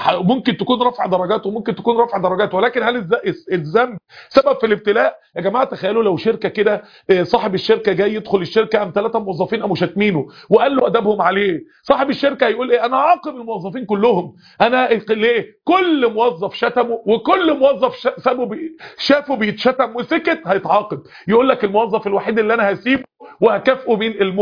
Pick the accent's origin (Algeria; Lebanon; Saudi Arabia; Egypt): Egypt; التبرع احنا عندنا في مصر هنا عندنا بنك الطعام عامل حملة لتوصيل التبرعات